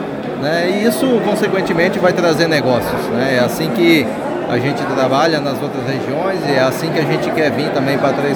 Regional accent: Jacinto Machado, Santa Catarina, Brazil; Eu sou natural de Jacinto Machado, né, sede da cooperativa.

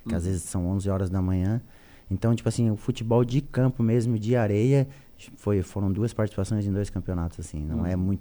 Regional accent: Urussanga, Santa Catarina, Brazil; Eu sou natural de Uruçanga, mas eu vim para Uruçanga quando eu tinha 9 anos. Eu morava em Cocal.

